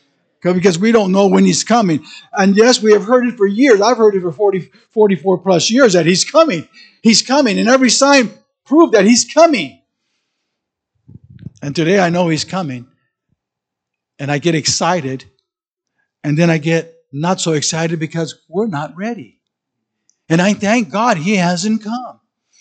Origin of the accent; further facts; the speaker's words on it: California, United States; And I'm a California born and raised. Can't stand it today, but I'm a Californian.